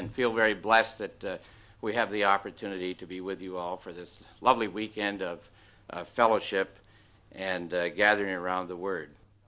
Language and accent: English; Richmond, Virginia, United States; I'm from Richmond, Virginia, specifically the Petersburg Ecclesia.